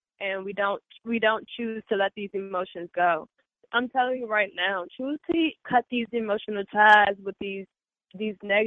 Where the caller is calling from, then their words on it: Philadelphia, Pennsylvania, United States; I'm calling from West Philly.